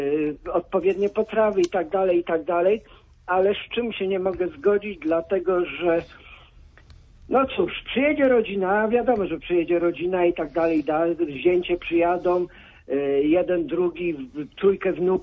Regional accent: Poznań, Greater Poland Voivodeship, Poland; Ja jestem rodowitym poznaniakiem z Wazarza, gdzie wuja Marych niedaleko się urodziłem.

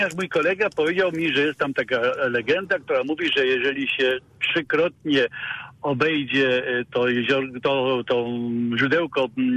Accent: Kraków, Lesser Poland, Poland; now in Poznań, Poland; a teraz mieszkam w Poznaniu, ale ja jestem Krakus.

